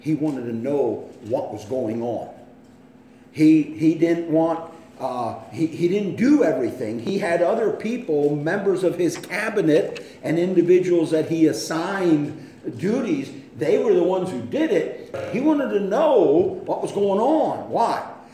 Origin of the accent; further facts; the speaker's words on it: Pennsylvania, United States; a common saying growing up in Pennsylvania Dutch country